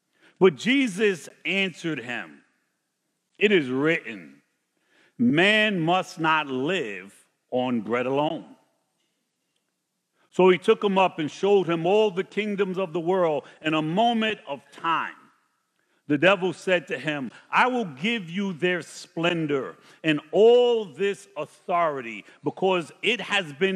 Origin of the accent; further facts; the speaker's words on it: Brooklyn, New York, United States; So I grew up in Brooklyn, and I was thinking about that this morning.